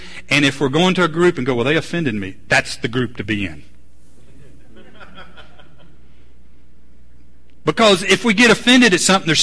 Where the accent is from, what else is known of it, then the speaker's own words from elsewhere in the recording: Atlanta, Georgia, United States; I grew up in the South, but I grew up in Atlanta, which is not the South, okay? I lived in the suburb where you had no chickens in our backyard.